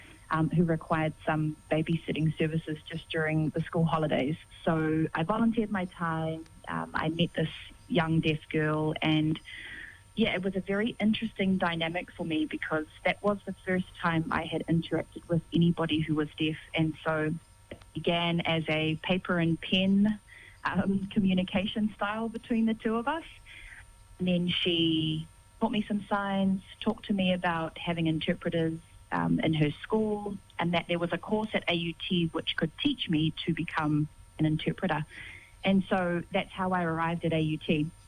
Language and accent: English; Auckland, New Zealand; I was born here in New Zealand, born and raised in West Auckland.